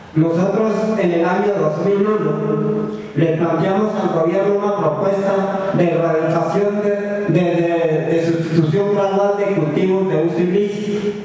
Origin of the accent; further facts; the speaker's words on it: Colombia; born there; en esa región donde hoy es mi tierra natal, donde yo nací, hay gente del Putumayo, del Caquetá, del Guaviare, de aquí del Cauca, del Nariño.